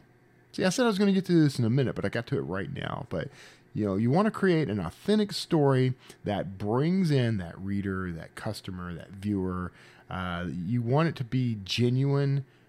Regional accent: Wild Peach, Texas, United States; also born or lived in Brazoria; in Brazoria, Texas, the town where I was born and grew up. I grew up in Wild Peach, Texas, but Brazoria was like town.

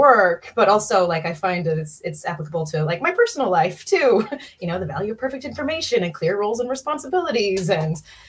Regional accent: Bath, Maine, United States; born there; I am. I was born in Bath, Maine. I did move away for a little while and ended up back in Maine because people here tend to grow roots.

